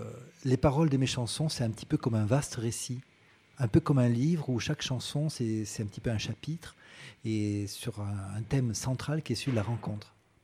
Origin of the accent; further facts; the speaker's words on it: Marseille, Provence-Alpes-Côte d'Azur, France; also born or lived in Paris; Alors, j'ai fait mes classes à Paris, mais en fait, je suis marseillais au départ.